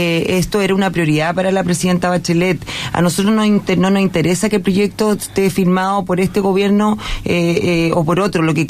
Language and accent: Spanish; Chile; Somos chilenos